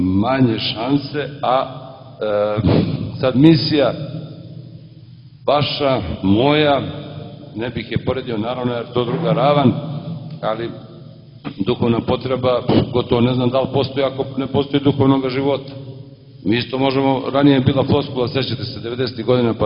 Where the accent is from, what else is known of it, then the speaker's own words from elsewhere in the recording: Novi Sad, Vojvodina, Serbia; da li mi u Srbiji, a govorim mi, pošto dolazim iz Novog Sada